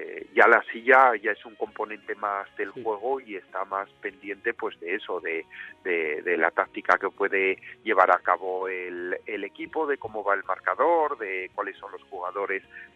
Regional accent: Asturias, Spain; Pues mira, yo soy natural de Asturias

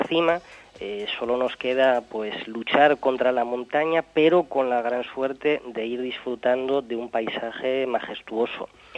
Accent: Asturias, Spain; como yo eres asturiano, sintiéndote más orgulloso aún si cabe por haber nacido en un paraíso natural y ciclista como es mi tierra, como es Asturias.

